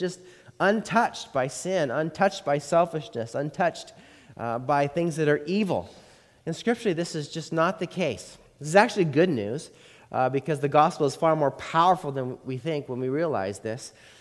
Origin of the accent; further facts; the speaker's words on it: Montana, United States; When I was growing up in Montana